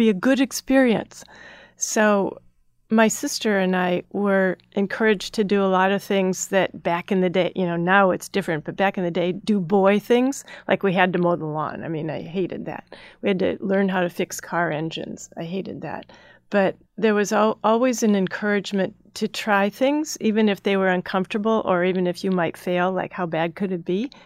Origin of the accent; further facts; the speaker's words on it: Midwest, United States; So I grew up in the Midwest, Minnesota, Chicago, Northern Ohio, and they were great places to grow up.